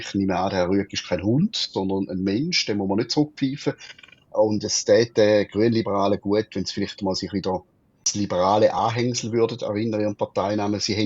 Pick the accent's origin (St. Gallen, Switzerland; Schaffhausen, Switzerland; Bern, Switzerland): Schaffhausen, Switzerland; Und wir sind Schaffhauser FDPler